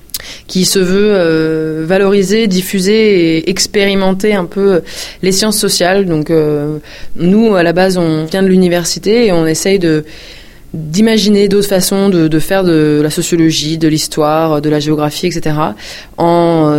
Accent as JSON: {"language": "French", "town": "Nantes", "region": "Pays de la Loire", "country": "France", "said": "moi je suis nantaise, que mes parents étaient des militants dans les années 70 ici"}